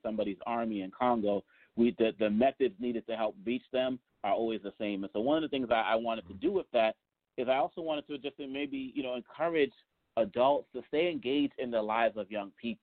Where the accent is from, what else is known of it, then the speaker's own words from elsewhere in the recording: Boston, Massachusetts, United States; But growing up in Boston, Massachusetts, I experienced a lot of hate and disrespect because people were ignorant of Africa and things African